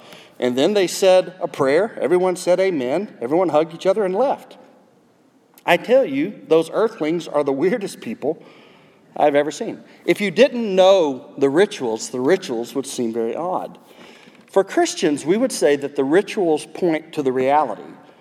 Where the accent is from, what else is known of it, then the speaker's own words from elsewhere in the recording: South Carolina, United States; this is in South Carolina. That explains a lot of it. That's my home state.